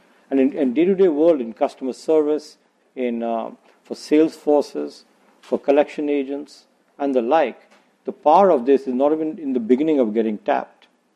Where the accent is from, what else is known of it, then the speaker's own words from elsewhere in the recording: India; When I was a child growing up in India and belonging to the 80%